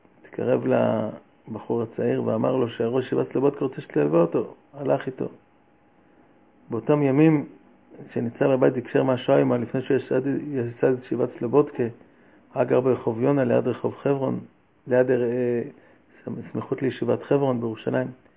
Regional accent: United States; אבל אנחנו בני אמריקאים היינו בני חוץ והמשכנו ככה לדחוק ולנדנד ולא לוותר.

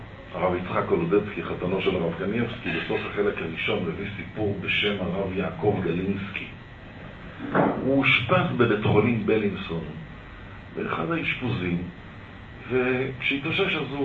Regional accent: Tel Aviv, Tel Aviv District, Israel; חונכתי בחינוך כפרני ישראלי בן גוריוני של מדינת הישראלים, וגדלתי בנווה אביבים בתל אביב.

